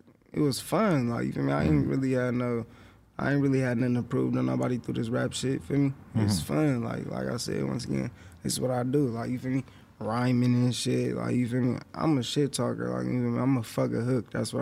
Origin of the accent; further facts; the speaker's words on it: Oakland, California, United States; also born or lived in Stockton; I'm from Stockton, though, feel me? That's what I read, feel me? Even though I was raised in Oakland.